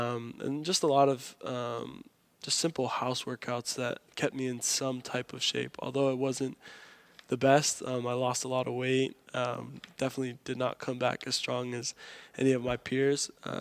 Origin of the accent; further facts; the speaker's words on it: Hawaii, United States; to a far school wasn't something foreign to me, although this is a lot farther than Punahou was from my hometown.